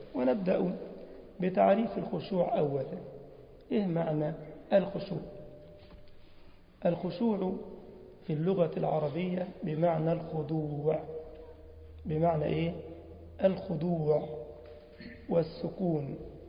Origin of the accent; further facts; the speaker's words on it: Egypt; لأن كلمة فرخة عند الجزائريين يعني ليها معنى آخر، إنما احنا عندنا في مصر ال